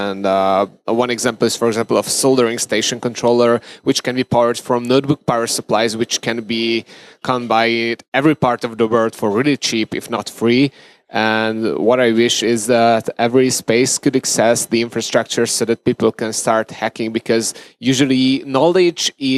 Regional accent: Budapest, Hungary; I'm from Budapest, Hungary, a country between Ukraine and Austria. So it's right in the center of Europe between West and East.

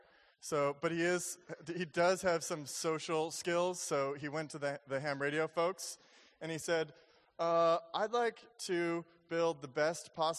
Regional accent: Seattle, Washington, United States; now in New York, United States; So I'm from Seattle before I lived in New York, and so I've been in a few earthquakes.

